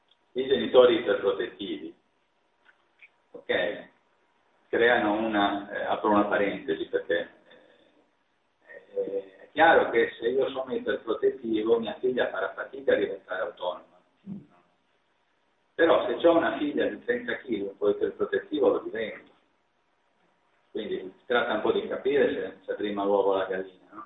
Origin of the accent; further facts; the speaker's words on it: Liguria, Italy; nel mio paese, io vengo dalla Liguria